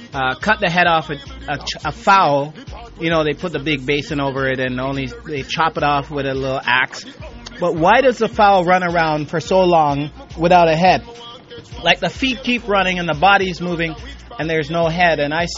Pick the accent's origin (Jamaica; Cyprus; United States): Jamaica; I mean, I grew up liking that in Jamaica when I was eating chicken for the first time.